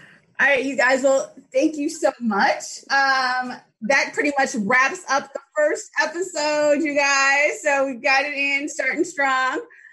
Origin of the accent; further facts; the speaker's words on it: Chicago, Illinois, United States; which it is, of course, because I'm from Chicago.